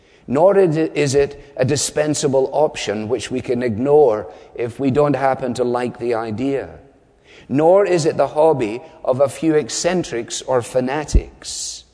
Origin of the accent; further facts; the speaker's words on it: Scotland, United Kingdom; As a Scotsman, if I've spent that much money